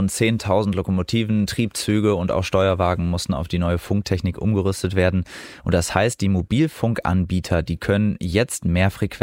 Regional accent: Lower Saxony, Germany; als Niedersachse

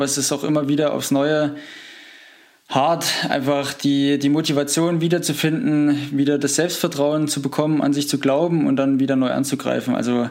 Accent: Frankenhain, Thuringia, Germany; Ich bin in Frankenhain aufgewachsen, unweit von Oberhof.

